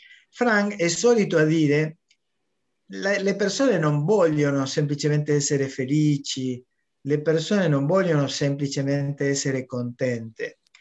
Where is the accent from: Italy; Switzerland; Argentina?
Argentina; Italian is a second language; non sono italiano. Non so se lo abbiamo detto, che sono argentino